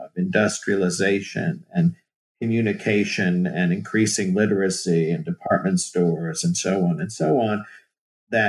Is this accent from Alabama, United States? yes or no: no; New Jersey, United States; I'm originally from New Jersey, which has, I guess, little to do with it.